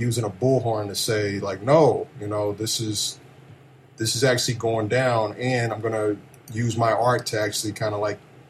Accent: Kansas City, Missouri, United States; I grew up in Kansas City, in the middle of the country.

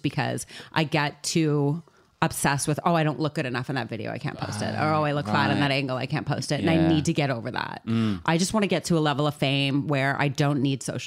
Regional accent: Toronto, Ontario, Canada; but I'm from Toronto, sure.

